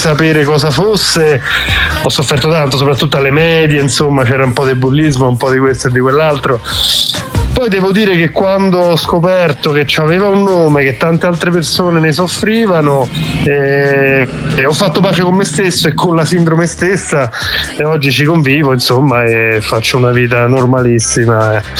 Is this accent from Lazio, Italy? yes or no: yes; Rome, Lazio, Italy; noi siamo cresciuti a Roma Nord, vicino allo Stadio Olimpico